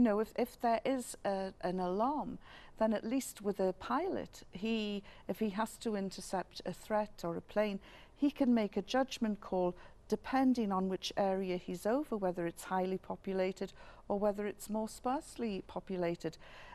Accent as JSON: {"language": "English", "country": "United Kingdom", "said": "as a British person"}